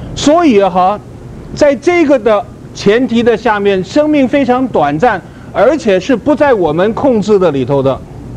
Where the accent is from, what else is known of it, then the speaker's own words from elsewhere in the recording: China; 虽然我们是来自不同的地方，但是呢我们都是中国人